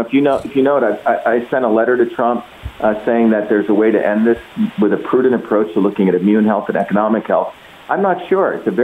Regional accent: India; You know, I grew up in the Indian caste system.

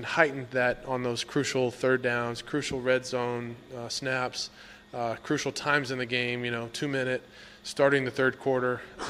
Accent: Texas, United States; I mean, I grew up in Texas, obviously Cowboy country, a lot of my hometown, a lot of my friends and family back home.

